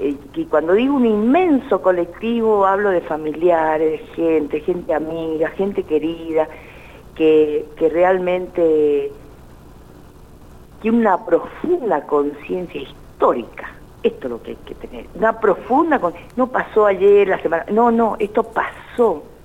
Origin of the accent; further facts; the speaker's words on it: Rivadavia, Mendoza, Argentina; yo soy de Rivadavia, entonces en Rivadavia se comentaba que se veían cosas